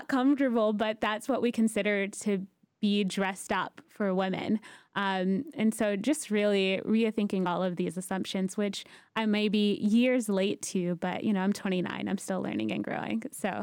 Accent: Atlanta, Georgia, United States; So in Atlanta, I grew up in East Atlanta, and I went to an Islamic school K through 12.

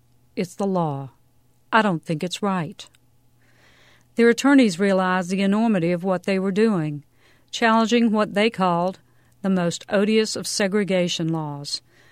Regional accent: Durham, North Carolina, United States; That was a line you simply didn't cross, or so I was taught, growing up in Durham.

